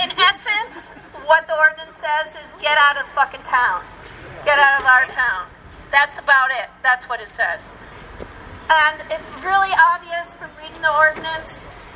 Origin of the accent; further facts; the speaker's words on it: Chicago, Illinois, United States; also born or lived in Newark, New Jersey; Well, I was born in Newark, New Jersey, but I only lived there 2.5 years. And I was in Chicago. I lived there 15, I grew up there.